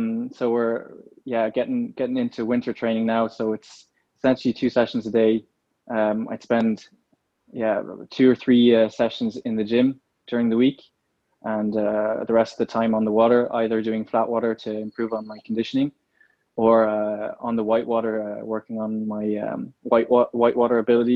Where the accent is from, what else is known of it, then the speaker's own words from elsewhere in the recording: Ballyvaughan, Munster, Ireland; also born or lived in France / Switzerland; I was born in Brittany in France. Straight away, I moved to Switzerland for 2 years in Châteauday in the mountains. Then moved to Ballyvaughan in Ireland, where I have my first memories.